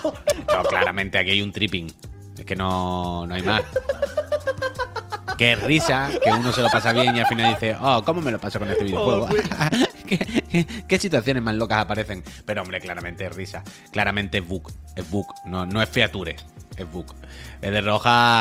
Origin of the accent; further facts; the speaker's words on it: Murcia, Region of Murcia, Spain; Yo soy de Murcia, aquí no cae ni de casualidad.